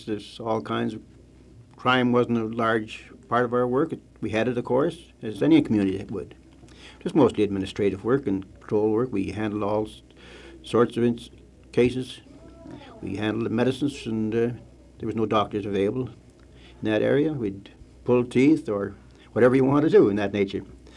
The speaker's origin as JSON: {"language": "English", "town": "Trois-Rivières", "region": "Quebec", "country": "Canada", "tie": "born there", "also_born_or_lived": "Ottawa", "said": "Well, I was born in the Three Rivers, Quebec, Trois-Rivières. Do I speak French? I can't right now, but I used to be one time. And Ottawa was later my home."}